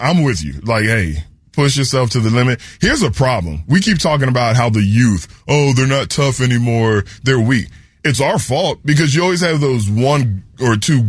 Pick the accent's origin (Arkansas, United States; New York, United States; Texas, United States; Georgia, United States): Texas, United States; San Antonio; look, I'm from Texas my entire life. Grew up in San Antonio, moved to Houston when I was 17, made it home, made it my home very early on.